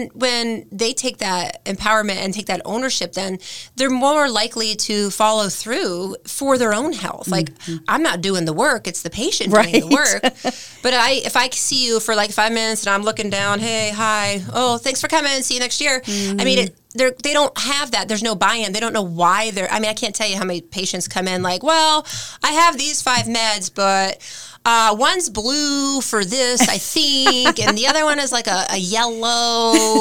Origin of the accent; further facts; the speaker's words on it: Ohio, United States; I grew up, we said earlier, I grew up in Ohio in a small farm town.